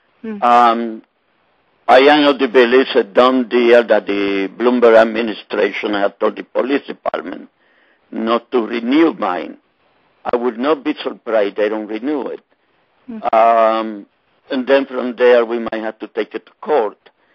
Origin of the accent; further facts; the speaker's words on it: Puerto Rico; moved away; I was born and raised in Puerto Rico. I came here in 1951 during the McCarthy era.